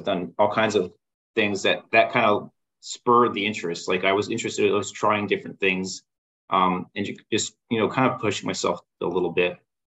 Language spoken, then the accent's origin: English; Port Charlotte, Florida, United States; moved away as an adult; So I grew up in Port Charlotte, Florida, which is the Gulf Coast. And I went to high school pretty much from 5 years old until I graduated high school, and then moved to Orlando for school.